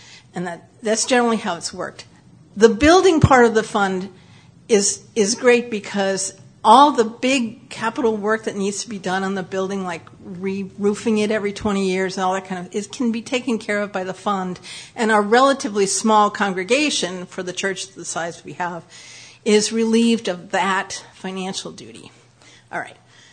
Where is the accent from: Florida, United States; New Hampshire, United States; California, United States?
New Hampshire, United States; Peterborough; I'm from Peterborough, New Hampshire, and we have a nice endowment.